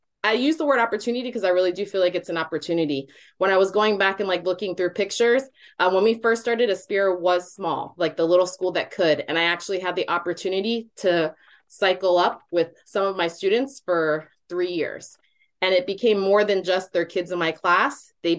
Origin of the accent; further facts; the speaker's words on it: Smyrna, Delaware, United States; So I am a native Delawarean. I was born and raised in Smyrna, Delaware.